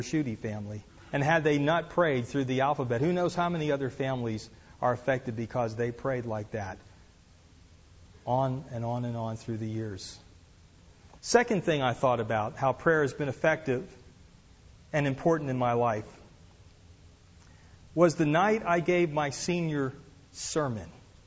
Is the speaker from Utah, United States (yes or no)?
no; Reading, Pennsylvania, United States; I went to a little one evening a week Bible Institute in my hometown of Reading, Pennsylvania.